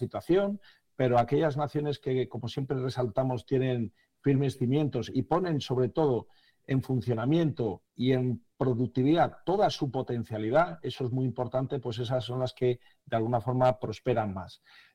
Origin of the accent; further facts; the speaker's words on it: Spain; en concreto en mi país, en España